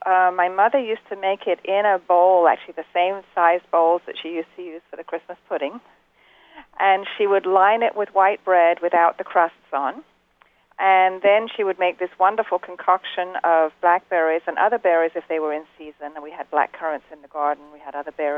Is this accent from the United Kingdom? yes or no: yes; England, United Kingdom; now in Georgia, United States; I grew up in England in the country